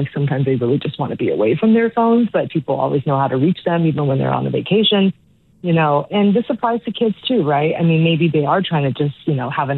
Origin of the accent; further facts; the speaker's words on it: Taiwan; I had a rotary phone when I was very little growing up in Taiwan.